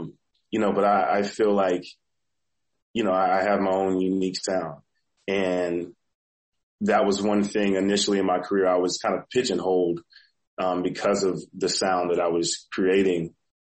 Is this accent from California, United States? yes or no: no; Texas, United States; also born or lived in Atlanta; So I was born in Atlanta, Georgia, and my parents subsequently moved to Texas.